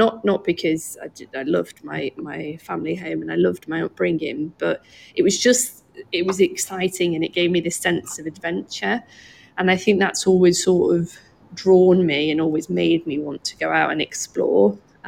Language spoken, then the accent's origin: English; Wales, United Kingdom; we grew up in North Wales